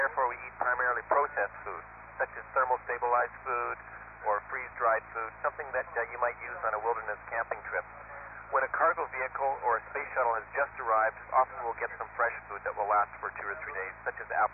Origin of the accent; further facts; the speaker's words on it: Canada; I'm Canadian, and certainly some of the issues that we're facing in Canada are important to me.